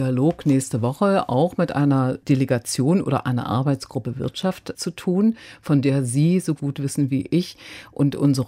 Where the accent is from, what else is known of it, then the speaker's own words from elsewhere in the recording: eastern Germany, Germany; ich komme aus dem Osten, ich habe das also sehr genau in Erinnerung